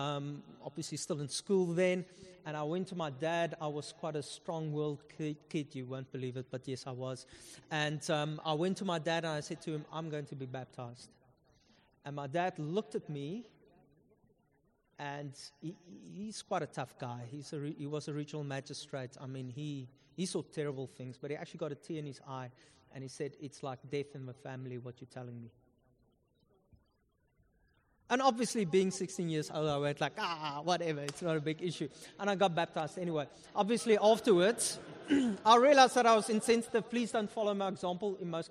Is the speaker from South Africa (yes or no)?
yes; South Africa; So in the Afrikaner culture, I'm Afrikaner, if you can hear from my accent.